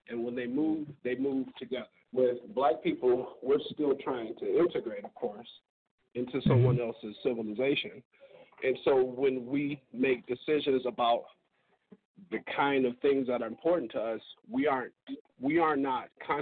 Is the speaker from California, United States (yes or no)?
no; Detroit, Michigan, United States; Now, you know, Detroit have probably one of the strongest, because I'm from Detroit, I'm going to say the strongest black mayors in U.S. history to me.